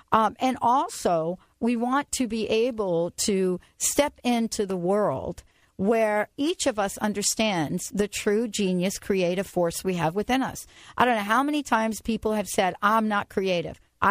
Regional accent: Bronx, New York, United States; I remember I grew up in the Bronx, just to kind of, you know, remind you of that.

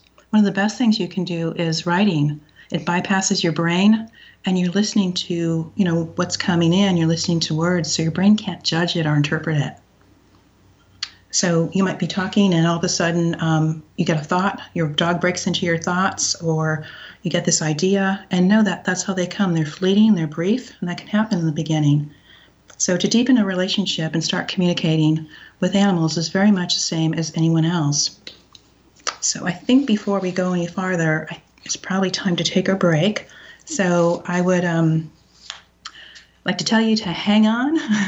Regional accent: Michigan, United States; When I was growing up in Michigan, we had, you know, dogs and cats and hamsters and turtles and all kinds of animals

